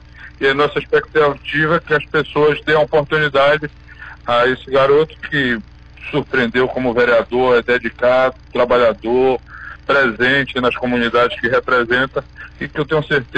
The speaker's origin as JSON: {"language": "Portuguese", "town": "Campo Formoso", "region": "Bahia", "country": "Brazil", "said": "tem representado para a minha terra, para a minha Campo Formoso."}